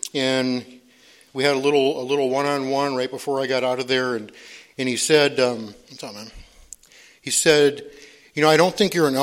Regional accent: Minnesota, United States; born there; I was a little kid. I was born in Minnesota

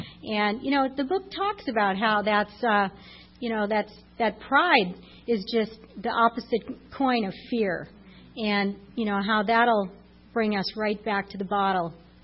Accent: Winthrop, Massachusetts, United States; Anyway, you know, I grew up in Winthrop, Massachusetts, and I grew up on a block with the Muldoons and the Monahans and the Murrays

